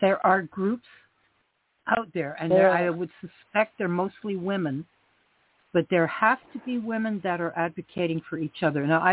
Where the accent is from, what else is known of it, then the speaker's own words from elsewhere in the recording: Canada; Now, I'm from Canada